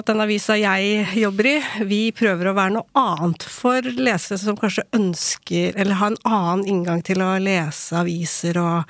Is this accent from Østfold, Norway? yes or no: no; Ilseng, Innlandet, Norway; also born or lived in South Korea; jeg er adoptert fra Sør-Korea, og vokste opp på Ilseng